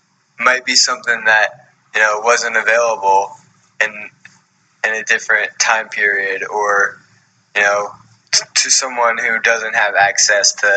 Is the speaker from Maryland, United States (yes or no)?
no; Charlottesville, Virginia, United States; I think by growing up in Charlottesville, just by being here